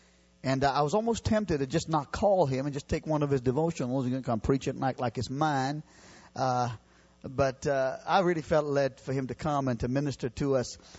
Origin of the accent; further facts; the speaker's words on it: Trinidad & Tobago; born there; And I'm an Indian of that descent, India, but I was not born in India. I was born in Trinidad. My ancestors are from India.